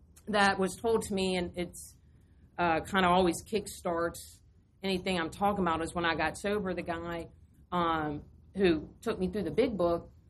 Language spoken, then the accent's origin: English; North Carolina, United States; I'm from North Carolina, and I got sober in Georgia.